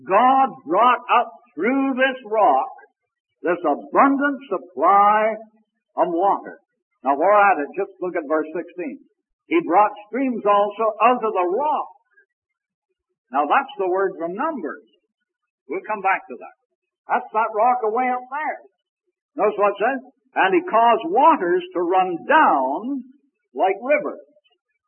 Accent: Canada; The city where I was born and reared in Canada, the entire water supply came from artesian wells under the city there.

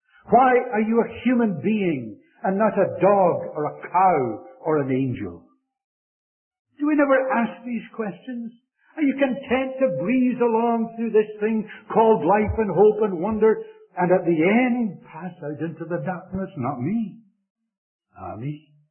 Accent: Canada; And I'm a Canadian, and I wish they would just leave him at rest.

